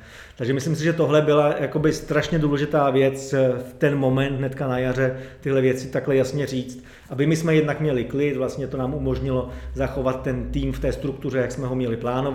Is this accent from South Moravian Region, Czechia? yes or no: no; Jihlava, Vysočina Region, Czechia; tím, že já jsem Jihlavák a v Jihlavě jsem přítomen stále